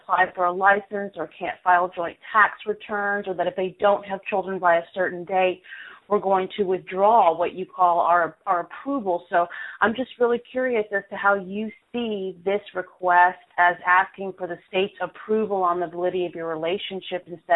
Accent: Texas, United States; I'm an attorney from Texas

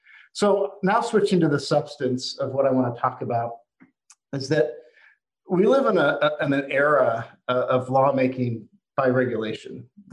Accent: Nevada, United States; my home state Senator Harry Reid

